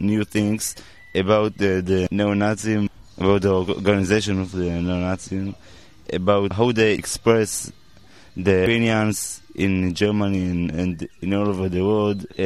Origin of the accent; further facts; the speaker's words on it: Israel; I'm from Israel.